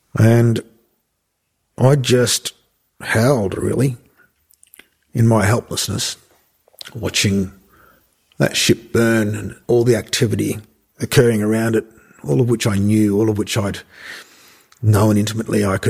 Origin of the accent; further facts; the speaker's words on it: Geraldton, Western Australia, Australia; now in Perth, Australia; But I grew up in Geraldton and I ended up in Boorloo as a result of leaving the Navy in the late 90s.